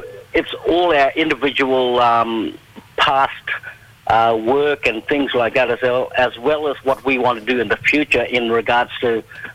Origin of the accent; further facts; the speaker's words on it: Hopevale, Queensland, Australia; first language Guugu Yimithirr; Yeah, I'm from Hopewell. I'm a Bulkunwara person, speak the Kukiemidan language. I'm sitting here in the Hopewell